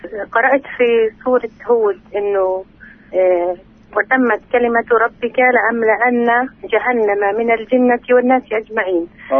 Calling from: Salfit, Salfit Governorate, Palestine; من سلفيت.

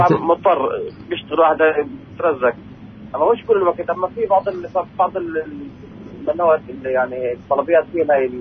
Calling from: Israel; من عرب الداخل.

